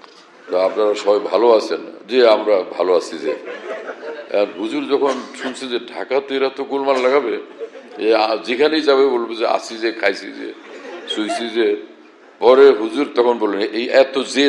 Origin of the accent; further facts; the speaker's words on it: Bhola, Barisal Division, Bangladesh; আমরা গাঁওগ্রাম থেকে আসছি, তো ভোলাতে তো গাঁওগ্রামে কোনো চেয়ারম্যানের সামনে এলাকার লোক বসে না